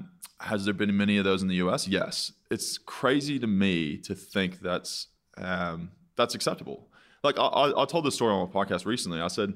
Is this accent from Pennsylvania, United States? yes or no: no; Texas, United States; Pretty just normal, middle class.